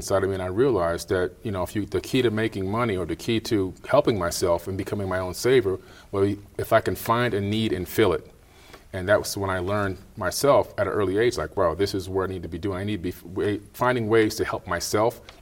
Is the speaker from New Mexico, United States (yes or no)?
no; Opa-locka, Florida, United States; also born or lived in Queens, New York; Initially, I was born in New York, in Queens, and then as a young child, age of seven, moved down to Miami, Florida, to a place called Opa-locka.